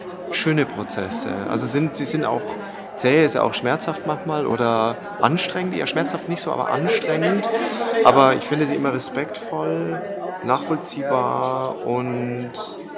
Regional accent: Munich, Bavaria, Germany; Wir sind alle aus München, mehr oder weniger, also Umkreis auch

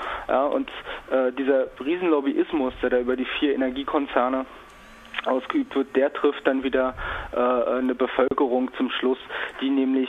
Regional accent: Brandenburg, Germany; ich komme aus der Cottbuser Region

